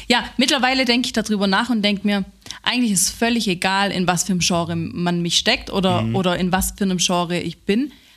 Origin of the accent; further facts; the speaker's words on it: Italy; German is a second language; ich kann auch gut streiten als Italienerin.